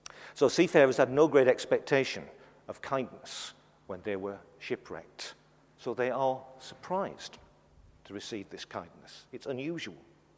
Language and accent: English; Fleetwood, North West England, United Kingdom; I grew up in Fleetwood. Just down the road is Blackpool, which you may know better.